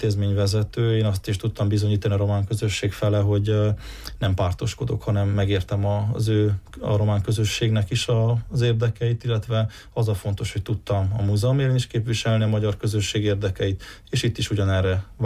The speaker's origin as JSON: {"language": "Hungarian", "country": "Hungary", "tie": "born or raised there", "said": "Én Kövesdombon nőttem fel, és hát ott nincs mindenki ezért megelégedve."}